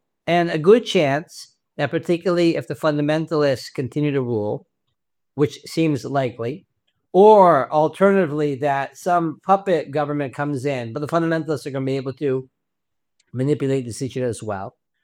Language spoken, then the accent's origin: English; Houston, Texas, United States; Like, I grew up in Houston, Texas, a lot of floods.